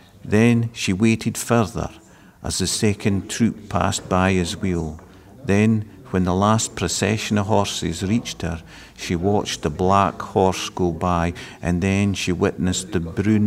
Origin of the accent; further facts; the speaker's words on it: Scotland, United Kingdom; first language Scots; English is a second language; It's my first language. You know, it's the language he spoke before he went to the school.